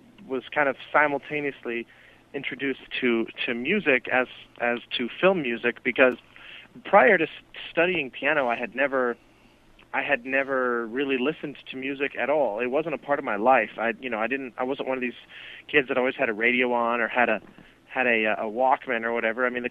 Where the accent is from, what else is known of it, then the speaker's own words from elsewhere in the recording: Denver, Colorado, United States; I grew up in Denver and started piano lessons when I was about 10.